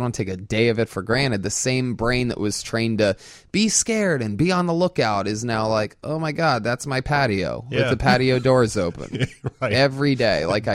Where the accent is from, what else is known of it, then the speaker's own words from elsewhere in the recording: Youngstown, Ohio, United States; But there's not a doubt in my mind that growing up in Youngstown and, you know, just being scared and it being dangerous and tough walks to and from school.